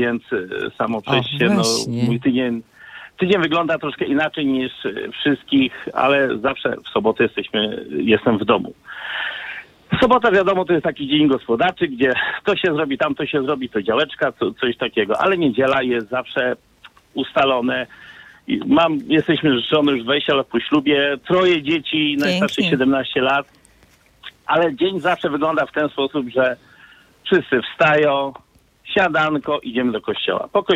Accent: Lublin Voivodeship, Poland; pochodzimy z dwóch różnych stron Polski. Ja pochodzę ze wschodu, okolice Szczebrzeszyna, Zamościa

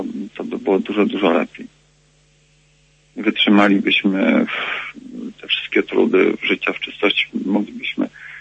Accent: southern Poland, Poland; also born or lived in Warsaw; ja jestem gdzieś tam z południa Polski

